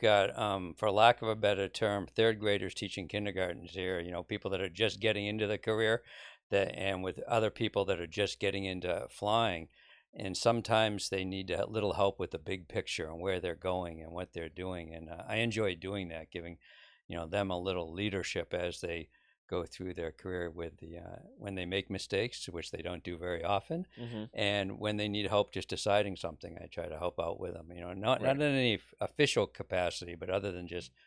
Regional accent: New England, United States; now in Dallas, United States; but I'm from the New England area and transplanted to Dallas about 10, 11 years ago, maybe even a little longer than that.

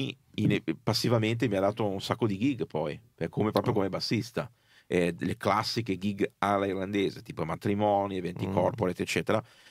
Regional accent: Genoa, Liguria, Italy; moved away as an adult; Però sono nato e cresciuto a Genova fino all'età più o meno di 18 anni, da quando poi, diciamo inevitabilmente, sono andato fuori dall'Italia

